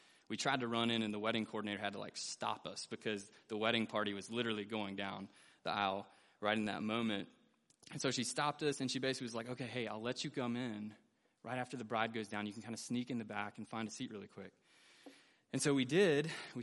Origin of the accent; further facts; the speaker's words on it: Weaverville, United States; growing up in Weaverville, woe was not really a word I heard a lot in everyday conversation